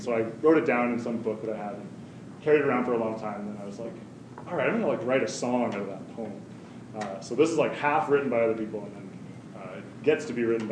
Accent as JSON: {"language": "English", "country": "Canada", "lives_now": "Toronto, Canada", "said": "I'm Canadian. And then I came to Toronto when I was 19 or 20"}